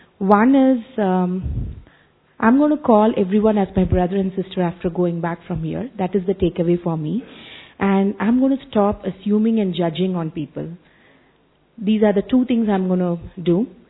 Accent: Chennai, Tamil Nadu, India; I'm coming from Chennai.

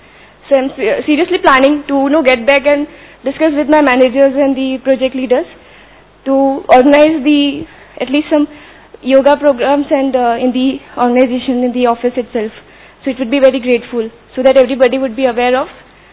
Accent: Rajasthan, India; English is a second language; I'm from Rajasthan only

